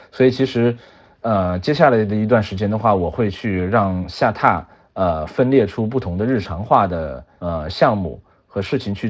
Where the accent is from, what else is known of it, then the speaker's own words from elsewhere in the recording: Nanchang, Jiangxi, China; 我最想推荐和让我印象最深刻的其实就是关于我家乡的。